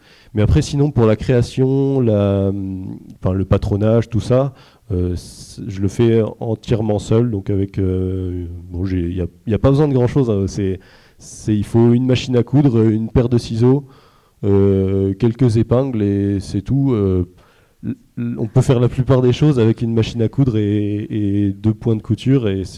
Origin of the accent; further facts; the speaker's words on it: Bourgogne-Franche-Comté, France; moi je viens du Jura